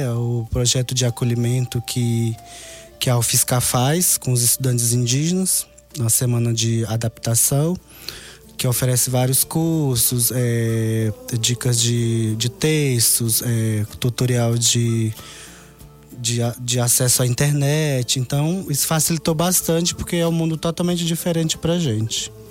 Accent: Acre, Brazil; now in Boa Vista, Brazil; Mas já voltei para minha terra. Aliás, para a região norte, Boa Vista, Roraima. Eu sou do Acre

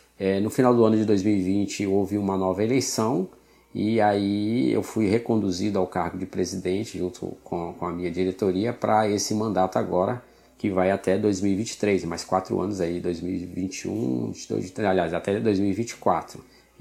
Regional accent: Northeast Region, Brazil; Eu, como sou aqui do Nordeste, sempre corri aqui no Nordeste

